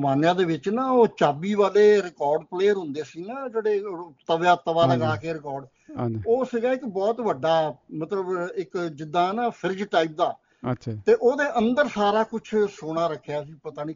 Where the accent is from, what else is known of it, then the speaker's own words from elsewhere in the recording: Bharowal, Punjab, India; born there; ਮੈਂ ਪਿੰਡ ਭਰੋਵਾਲ ਸੈਲਾ ਖੁਰਦ ਗੜਸ਼ੰਕਰ ਦੇ ਕੋਲ ਹੈਗਾ, ਤੇ ਮੇਰਾ ਜਨਮ ਉੱਥੋਂ ਦਾ ਹੈਗਾ